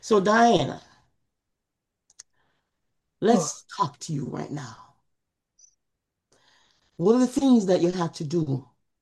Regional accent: Jamaica; Because ooh, I'm from Jamaica.

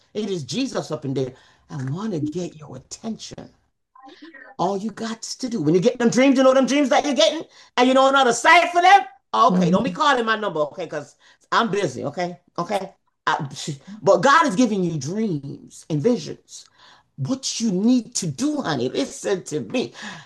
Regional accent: Jamaica; Because ooh, I'm from Jamaica.

